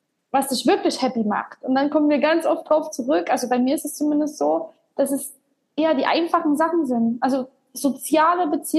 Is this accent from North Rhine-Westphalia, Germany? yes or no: no; Saxony, Germany; Ich bin zum Glück auch in der Natur aufgewachsen. Wir sind ja beide aus Sachsen und da haben wir ja viele Wälder und Felder.